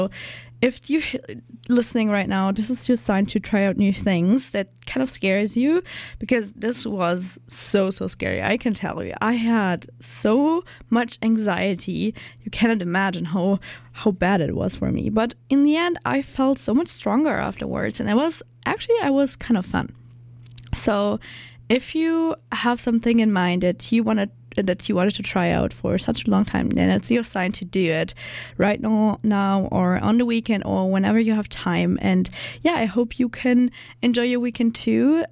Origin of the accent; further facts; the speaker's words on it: Germany; English is a second language; moved away as an adult; now in Canada; I'm from Germany, currently staying here